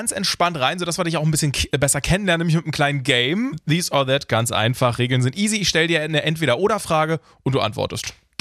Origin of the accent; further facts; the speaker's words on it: Spandau, Berlin, Germany; ich komme ja eigentlich auch aus der Ecke